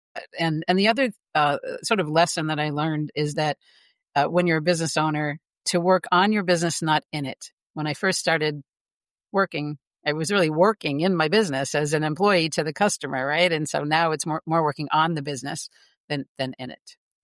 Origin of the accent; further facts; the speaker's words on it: Vermont, United States; So, and that's where I grew up in Vermont, which is a state over from New York.